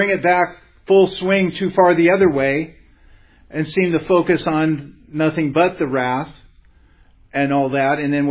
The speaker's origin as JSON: {"language": "English", "town": "Everett", "region": "Washington", "country": "United States", "tie": "born or raised there", "said": "there was in my hometown of Everett, Washington"}